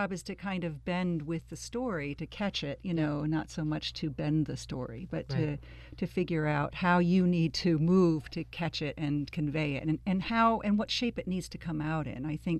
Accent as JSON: {"language": "English", "town": "Oneonta", "region": "New York", "country": "United States", "tie": "born or raised there", "said": "That's my hometown, Oneonta."}